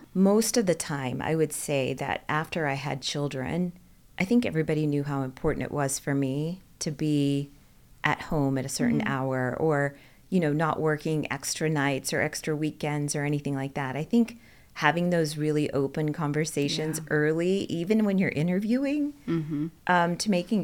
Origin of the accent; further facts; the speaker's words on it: Dallas, Texas, United States; Well, I was born in Dallas, so this is my hometown.